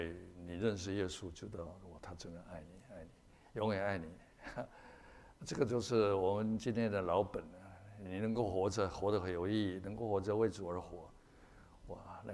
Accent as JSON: {"language": "Chinese", "country": "Taiwan", "said": "可能我们有一些是从中国来的，我是从台湾来的。"}